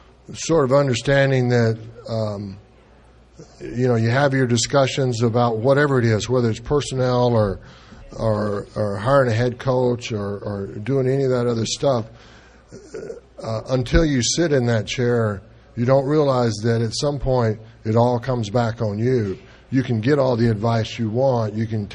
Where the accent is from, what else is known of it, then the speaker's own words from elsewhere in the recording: Texas, United States; he's from East Texas, as I'm from East Texas as well, so that's a good thing.